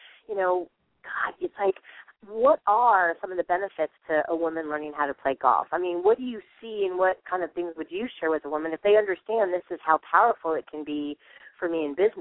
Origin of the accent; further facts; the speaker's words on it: Midwest, United States; now in California, United States; I know I'm from the Midwest, so we'll say that right there. It's a whole different mindset in the Midwest, and now we're in California.